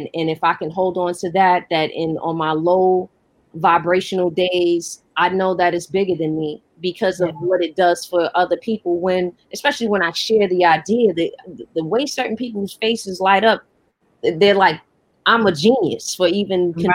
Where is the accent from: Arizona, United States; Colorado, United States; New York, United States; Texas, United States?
New York, United States; Harlem; because I'm from Harlem